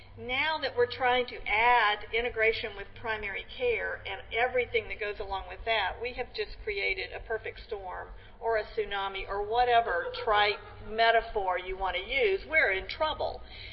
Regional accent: Atlanta, Georgia, United States; I'm from Atlanta, and people referred to going to Grady Hospital as going to the Grady's, like it was somebody's house.

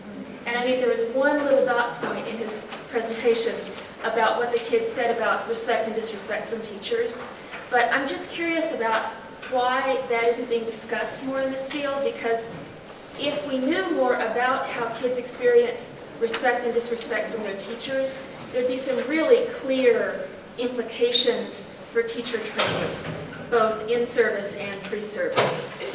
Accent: Portland, Oregon, United States; I'm from Portland, Oregon, and as an educator

